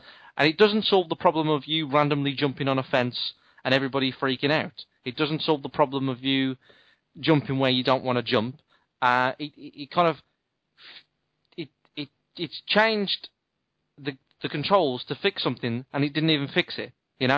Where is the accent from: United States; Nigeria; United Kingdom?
United Kingdom; As a British person, I don't know too much about who all these people are.